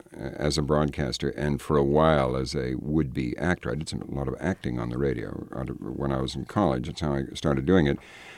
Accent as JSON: {"language": "English", "region": "Nova Scotia", "country": "Canada", "tie": "born or raised there", "said": "I grew up in Nova Scotia. I came from rather Anglophile parents"}